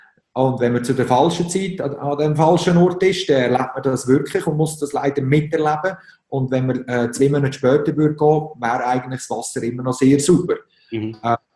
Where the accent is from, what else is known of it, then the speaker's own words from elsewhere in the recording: Switzerland; dass als Schweizer, wo wir ja zuerst mal alle verschiedensten Probleme haben